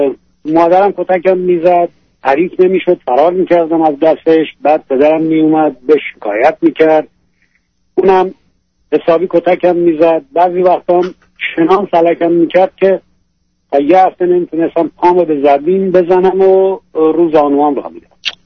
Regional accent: Iran; now in United States; تا 7 سال پیش که از ایران به آمریکا اومدیم

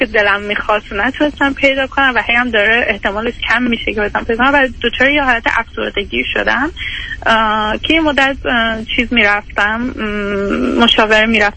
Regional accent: Iran; moved away as an adult; now in Canada; بعد از لیسانس هم که از ایران اومدم بیرون، فوق لیسانس هم خارج از ایران خوندم، الان هم کانادا هستم به همراه خانوادم.

